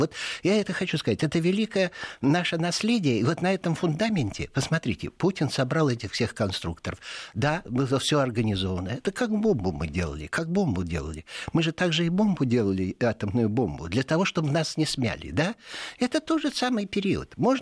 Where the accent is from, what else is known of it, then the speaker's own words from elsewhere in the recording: Irkutsk, Irkutsk Oblast, Russia; как лететь до Иркутска, моего родного города